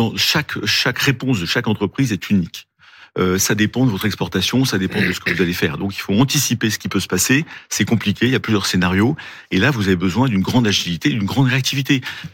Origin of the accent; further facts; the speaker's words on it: France; Moi, je suis français avant d'être européen.